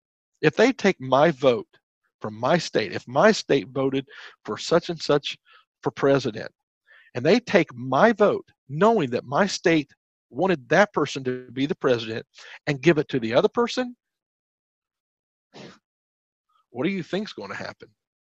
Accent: Montana, United States; I come from a small state, let's say. I come from Montana, not a lot of people.

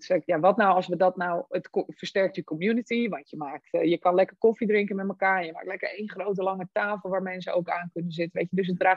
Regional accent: Amsterdam, North Holland, Netherlands; ik kom zelf uit Randstad, ben geboren in Amsterdam en clubmanager geweest van allerlei sportscholen in het Gooi.

